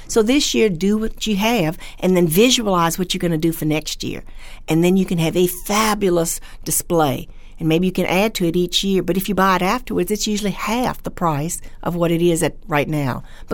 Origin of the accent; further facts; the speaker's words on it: Louisiana, United States; Since I'm from South Louisiana, we always think of things that we can do, or jambalaya with the turkey and all the leftovers.